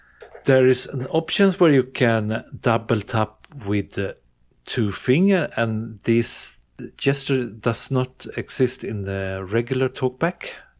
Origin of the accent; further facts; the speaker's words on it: Sweden; English is a second language; I'm from Sweden.